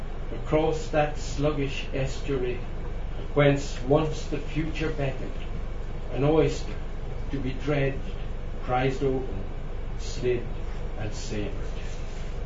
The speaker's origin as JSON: {"language": "English", "town": "Limerick", "region": "Munster", "country": "Ireland", "tie": "born or raised there", "also_born_or_lived": "Wexford", "said": "I was brought up in Limerick, well after Wexford, we went to Limerick and spent my teenage years there. And I went to the Jesuits, to the Sacred Heart College, the private."}